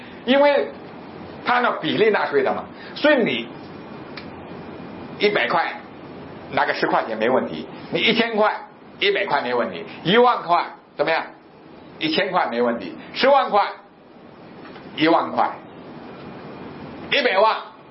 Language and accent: Chinese; China; 我们中国人说